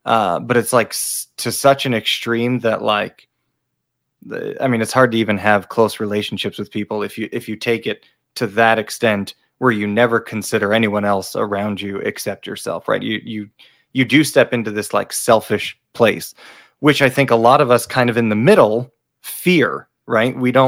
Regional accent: Connecticut, United States; moved away as an adult; now in Arizona, United States; So I grew up in Connecticut. All of my family is still there. I came out to Arizona to go to grad school

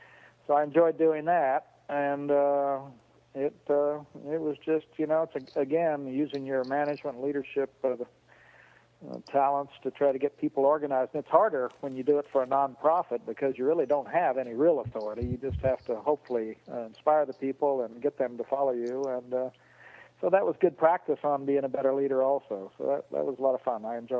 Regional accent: Oklahoma, United States; I grew up in Oklahoma. I was never outside of Oklahoma until I was 20 years old. I grew up on a little farm, and we were poor as church mice.

